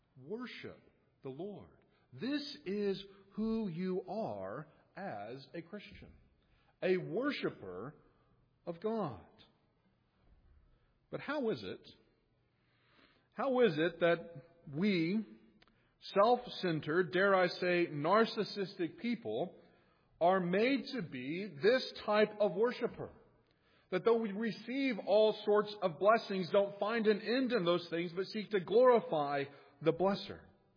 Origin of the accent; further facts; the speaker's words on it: Texas, United States; Now, I grew up in the Bible Belt, or I prefer to call it the Bible Buckle, since I grew up in Texas.